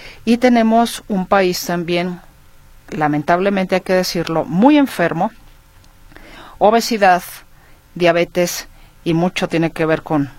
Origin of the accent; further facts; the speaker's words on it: Mexico; cuáles son los consumos que como mexicanos hacemos más